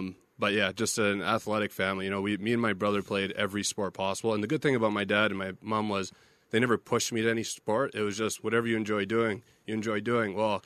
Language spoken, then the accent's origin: English; Winnipeg, Manitoba, Canada; Yeah, because it's my hometown, too.